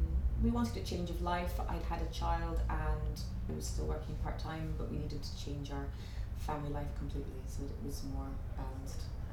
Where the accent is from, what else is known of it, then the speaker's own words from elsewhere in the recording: Dundee, Scotland, United Kingdom; I was born in Dundee, but I haven't lived in Scotland most of my life. I only went back there about 7 years ago. And I spent most of my childhood in boarding schools in Scotland. And I've lived in England and in Europe before I moved to Scotland